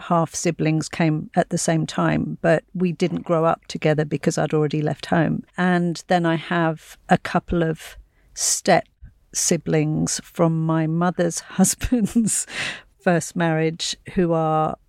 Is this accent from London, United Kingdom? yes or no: yes; Hackney, London, United Kingdom; I grew up in Hackney at a time when Hackney was not fun.